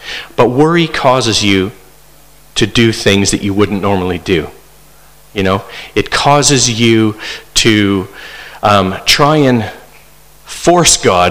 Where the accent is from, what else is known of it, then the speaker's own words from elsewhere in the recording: Canada; how are they going to know that I'm Canadian? And then I thought, well, clearly I will have to talk at some point, and I am not good at doing accents, so I think my accent would give me away